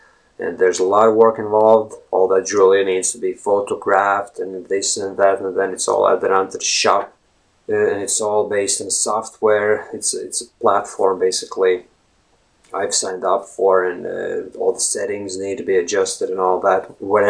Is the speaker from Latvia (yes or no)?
yes; Latvia; first language Latvian; English is a second language; using either Latvian, which is my native language, or Russian, which is language I also speak, right?